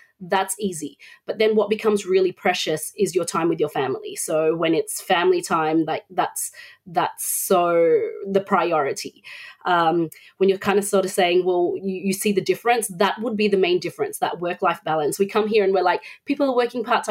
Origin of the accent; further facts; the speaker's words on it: Philippines; I am Filipino and it's a huge Filipino community. I think it's the third largest population in the UAE. And then they hear my accent and they can't place me.